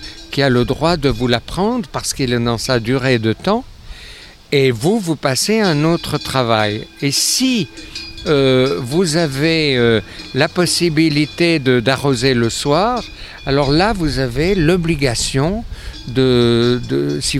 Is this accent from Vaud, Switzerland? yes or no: no; Valais, Switzerland; Chez moi, dans le Val d'Anniviers, c'est disparu en quelques années